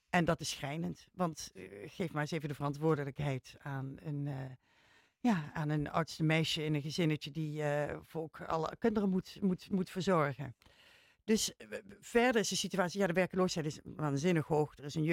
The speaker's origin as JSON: {"language": "Dutch", "country": "Netherlands", "said": "Want wij komen hier uit Nederland en we pretenderen nooit dat we alles weten."}